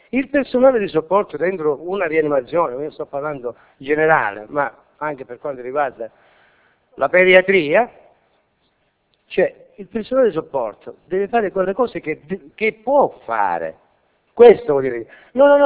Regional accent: Cosenza, Calabria, Italy; Sono di Cosenza

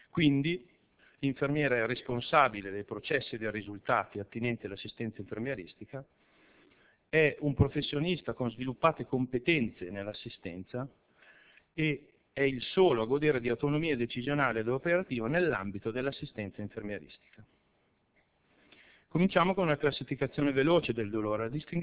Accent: Pavia, Lombardy, Italy; Io vengo da Pavia, quindi Regione Lombardia

